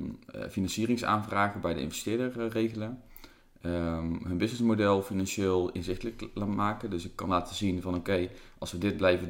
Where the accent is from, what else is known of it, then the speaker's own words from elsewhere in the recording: Drunen, North Brabant, Netherlands; also born or lived in Rotterdam; Ik woon dus in Utrecht. Ik kom oorspronkelijk ook uit het zuiden. Vlak bij jou vandaan, overigens. Mm-hmm. Uit Drunen. Ik ben geboren in Rotterdam.